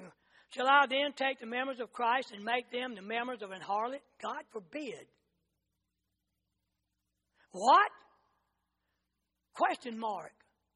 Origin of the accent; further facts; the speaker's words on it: Charlotte, North Carolina, United States; Hey, I know, I grew up in Charlotte. I know what it was like.